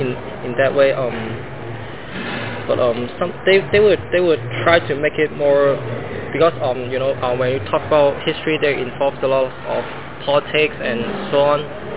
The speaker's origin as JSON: {"language": "English", "country": "Hong Kong", "second_language": "English", "said": "like me, I'm from Hong Kong, and then you can try to think about the history of Hong Kong"}